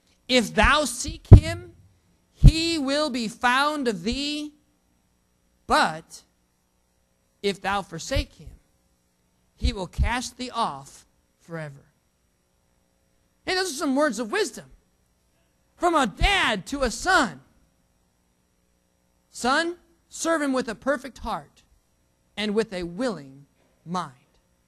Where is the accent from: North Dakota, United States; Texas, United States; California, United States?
North Dakota, United States; But I'm from up north. I'm from North Dakota. Okay? It's cold up there most of the time.